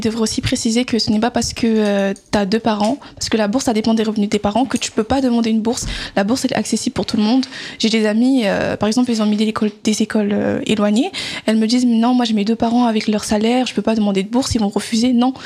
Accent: Paris, Île-de-France, France; J'ai mis en Bretagne, Poitiers, Limoges, alors que je suis de Paris.

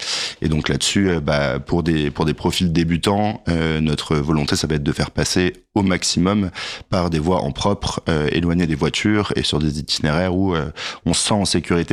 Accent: Paris, Île-de-France, France; j'ai grandi à Paris.

